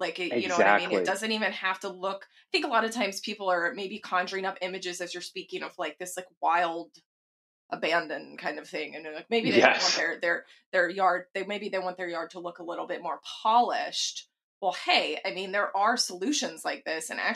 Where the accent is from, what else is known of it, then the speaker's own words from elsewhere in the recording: Texas, United States; growing up in Texas, people just didn't do that.